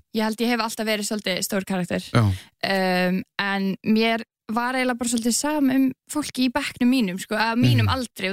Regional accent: Hafnarfjörður, Capital Region, Iceland; also born or lived in Garðabær; Ég hérna bjó í Áslandinni.

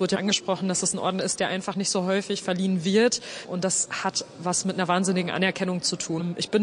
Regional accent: North Rhine-Westphalia, Germany; Ich komme aus dem Ruhrgebiet, ich starte für den Berliner Verein

